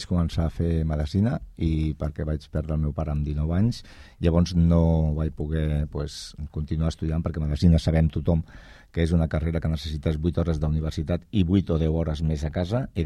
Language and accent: Catalan; El Prat de Llobregat, Catalonia, Spain; Ho hem tingut molt fàcil, els que som del Prat, perquè a qualsevol lloc d'Espanya, quan dius del Prat, en seguida la gent diu, ostres, clar, a l'aeroport de Barcelona.